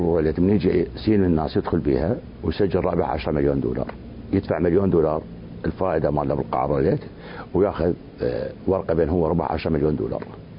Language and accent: Arabic; Baghdad, Baghdad Governorate, Iraq; وهذه استخدمت عندنا في بغداد